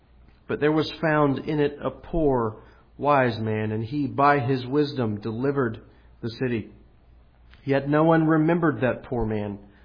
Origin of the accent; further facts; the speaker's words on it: Georgia, United States; It's so weird for me to say this because I come from Georgia, so my positioning is all out of whack. But I did come from Georgia, and I do go to church in Hilliard